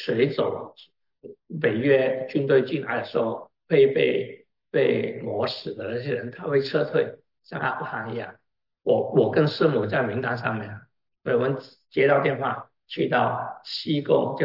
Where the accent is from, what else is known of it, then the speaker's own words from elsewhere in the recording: Vietnam; 我在越南长大